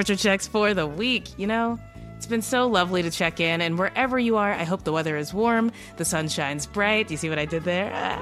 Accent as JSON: {"language": "English", "region": "Kentucky", "country": "United States", "said": "Yes, the Kentucky Derby. I am from Kentucky."}